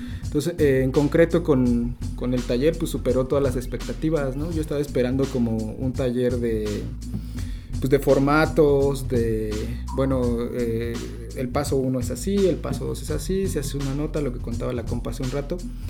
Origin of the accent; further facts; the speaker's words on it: Querétaro, Mexico; yo vengo de Querétaro